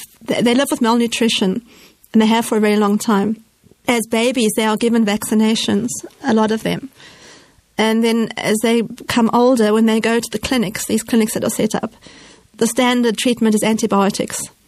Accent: South Africa; Okay, I come from Africa, and as you probably know, there's a great deal of poverty and disease and hardship in Africa, and I live with this on my front doorstep practically. One of the things with the changes in South Africa

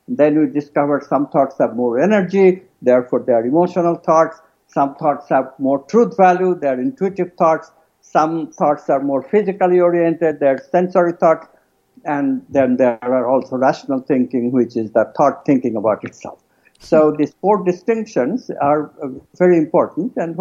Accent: India; I'm an Indian from a culture which, not a touchy culture

